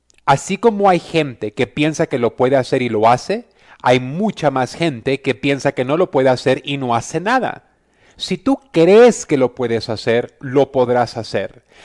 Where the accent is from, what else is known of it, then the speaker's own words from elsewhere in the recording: San Pedro, California, United States; born there; porque nací en San Pedro, California, aquí toda la gente está amargada.